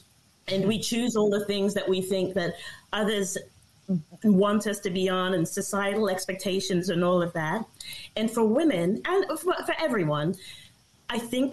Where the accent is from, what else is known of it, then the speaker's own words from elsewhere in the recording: England, United Kingdom; moved away as an adult; now in Canada; I was 23 when I came to Canada from England.